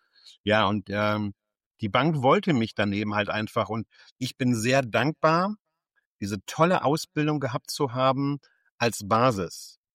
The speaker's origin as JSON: {"language": "German", "town": "Wolfsburg", "region": "Lower Saxony", "country": "Germany", "said": "Ich komme aus Wolfsburg ursprünglich."}